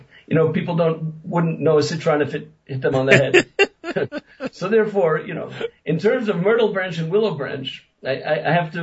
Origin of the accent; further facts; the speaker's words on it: Brooklyn, New York, United States; as I mentioned before, I'm from Brooklyn.